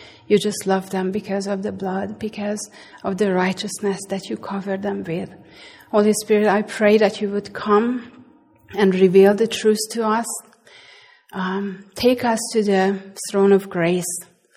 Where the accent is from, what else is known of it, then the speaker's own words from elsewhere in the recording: Hungary; accent: Hungarian; English is a second language; I'm Hungarian. I grew up in a communist country. Oh, that's why you probably don't know where my accent is from. It is from Hungary. So I grew up in a communist country.